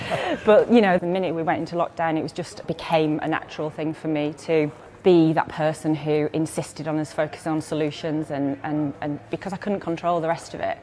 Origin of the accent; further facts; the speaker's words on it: Yorkshire and the Humber, United Kingdom; I'm a Yorkshire lass through and through. I come from a long line of thoroughbred Yorkshiremen and women.